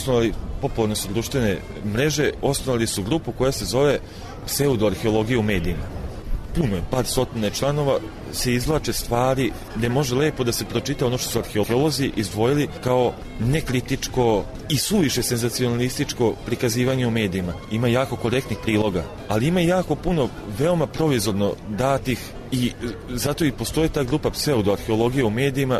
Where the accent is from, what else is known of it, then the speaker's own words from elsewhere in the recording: Serbia; što nažalost kod nas u Srbiji ne može da se proizvede